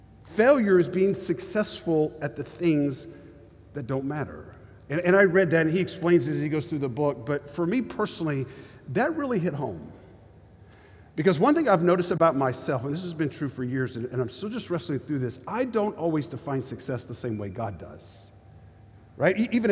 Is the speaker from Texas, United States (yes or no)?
yes; Dallas, Texas, United States; I'm from Dallas, Texas, but the church I grew up